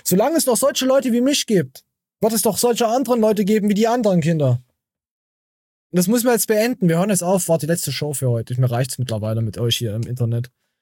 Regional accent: Berlin, Germany; ich glaube auch als Berliner ist es eigentlich egal, wie alt du bist.

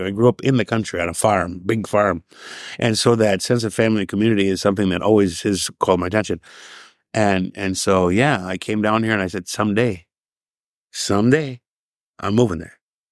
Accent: Wisconsin, United States; born there; also born or lived in Florida; Well, I was born in Wisconsin in the United States, also lived in Florida. So that's my background.

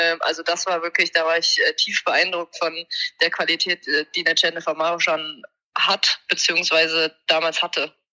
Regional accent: Thuringia, Germany; also born or lived in Halle; now in Bremen, Germany; ich komme gebürtig ja nicht aus Bremen, sondern aus Thüringen, aus der Nähe von Jena und meine Familie Halle. Und meine, genau, in Halle bin ich geboren, habe da aber nie gelebt, habe immer in der Nähe von Jena gelebt

